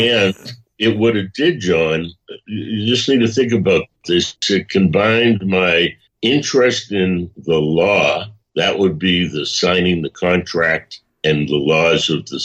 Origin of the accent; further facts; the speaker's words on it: Boston, Massachusetts, United States; I was born and raised in Boston, you know, not all that far from you.